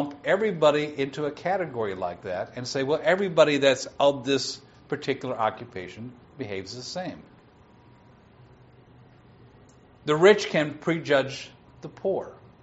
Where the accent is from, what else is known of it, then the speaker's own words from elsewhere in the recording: the North, United States; Because I grew up in the North, and I never ran across prejudice.